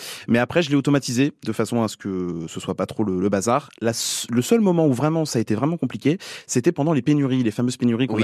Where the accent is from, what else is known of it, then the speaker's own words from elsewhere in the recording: Compiègne, Hauts-de-France, France; now in Lille, France; Oui, je suis originaire de Compiègne.